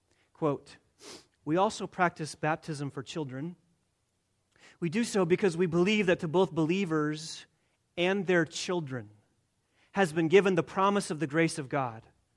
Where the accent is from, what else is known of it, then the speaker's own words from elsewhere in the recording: Michigan, United States; I grew up in West Michigan, and the church that I was raised